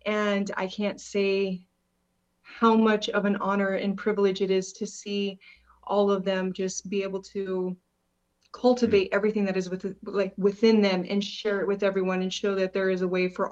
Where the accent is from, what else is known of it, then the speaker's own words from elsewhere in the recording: Albuquerque, New Mexico, United States; I am coming from Albuquerque, New Mexico.